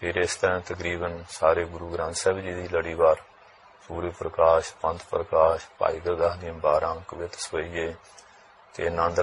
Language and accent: Punjabi; Kalra, Punjab, India; ਮੇਰਾ ਪਿੰਡ ਜਲੰਧਰ ਜ਼ਿਲ੍ਹੇ ਚ ਕਾਲੜਾ ਪਿੰਡ